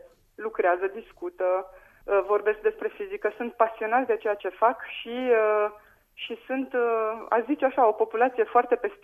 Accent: Romania; eu venind totuși din România, sau cel puțin cum am fost eu crescută, cum am fost crescut în România, cum am fost crescută de părinții mei

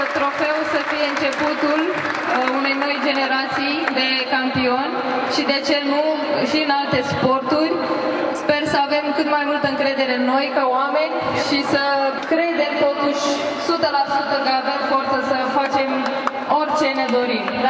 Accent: Romania; Mereu m-am antrenat aici, am crescut aici și mereu am crezut, chiar dacă provin dintr-o țară mai micuță

